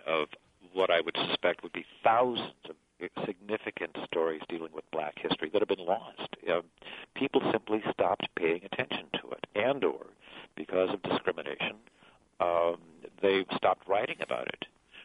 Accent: Muscatine, Iowa, United States; since I'm from Muscatine and my family's here

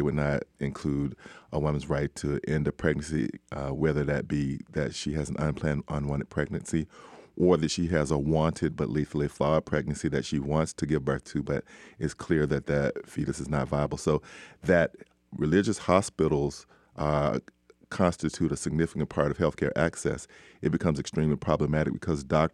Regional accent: Birmingham, Alabama, United States; Well, growing up in the South, in Birmingham, and making my own religious decision to become a Christian at the age of 15

